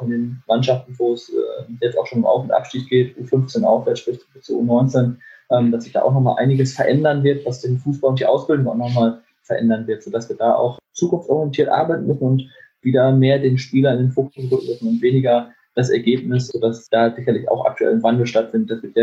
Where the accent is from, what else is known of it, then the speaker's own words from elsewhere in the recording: Lübeck, Schleswig-Holstein, Germany; now in Bielefeld, Germany; In der Tat fahre ich gerne in meinen Heimatort zurück. Ich wohne hier in Bielefeld auch, aber fahre gerne dann mal in den Bereich Lübeck zurück